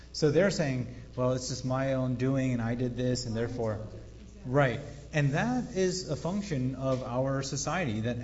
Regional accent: United States; My point is, I was born and raised in America. I love what America has given me

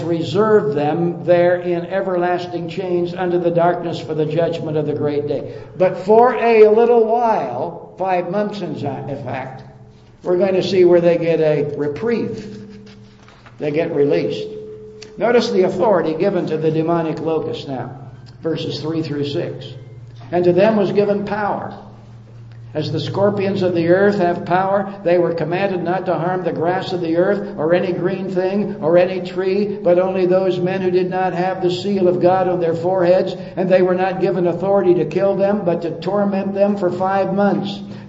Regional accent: Glendora, California, United States; I was raised in Glendora. Glendora is right against the San Gabriel Mountains, as I'm sure you know.

